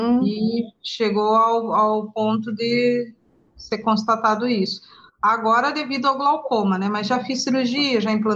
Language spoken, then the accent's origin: Portuguese; Umuarama, Paraná, Brazil; now in Curitiba, Brazil; Eu sou natural do Paraná, do interior, nasci em Moarama e vivo na região metropolitana, em Curitiba, já há mais de 20 anos. Então, eu sou, acho que, a famosa curitiboca, né?